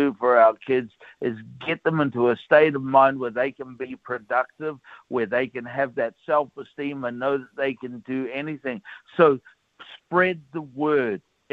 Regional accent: New Zealand; You know, we're Kiwi. We used to get on the tools and just, you know, work with what we had.

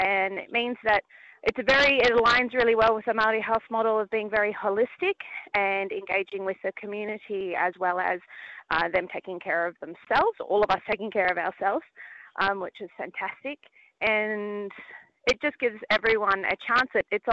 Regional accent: Australia; now in New Zealand; I'm originally Australian with a Kiwi mum. So I grew up not in this education system

